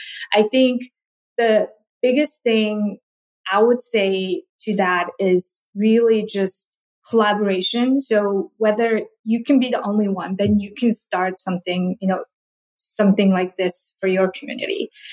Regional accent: Mongolia; So growing up in Mongolia, I didn't get to eat a lot of fruit because it's just so expensive and we don't have a lot.

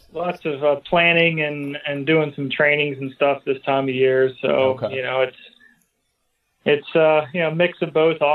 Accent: Hummelstown, Pennsylvania, United States; Right outside of Hershey in central Pennsylvania

